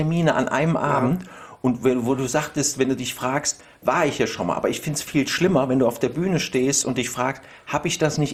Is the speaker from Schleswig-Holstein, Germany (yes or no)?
no; Koblenz, Rhineland-Palatinate, Germany; also born or lived in Cologne; Ich bin in Koblenz aufgewachsen